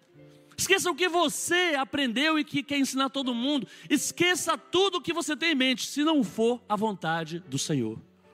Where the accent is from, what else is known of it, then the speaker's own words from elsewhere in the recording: Vista Alegre, Brazil; born there; às vezes eu tenho um sangue de europeu, mas eu nasci em Vista Alegre.